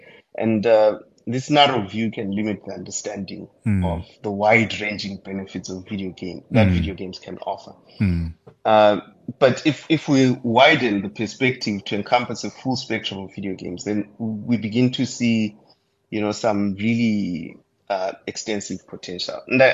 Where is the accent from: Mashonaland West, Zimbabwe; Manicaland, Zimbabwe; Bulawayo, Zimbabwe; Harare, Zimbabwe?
Bulawayo, Zimbabwe; moved away as an adult; also born or lived in South Africa; now in London, United Kingdom; So I was in Zimbabwe until I was, I think, around 26, thereabout. And then I moved to South Africa for about 5 years before moving to London.